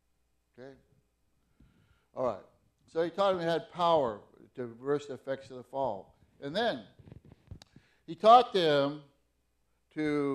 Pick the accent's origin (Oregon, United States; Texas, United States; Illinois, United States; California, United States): Oregon, United States; Fossil; I grew up in Fossil, Oregon. Miguel says, somebody that worked says it, Podunk, Oregon. And from 1 year old to 18, it was the center of the universe.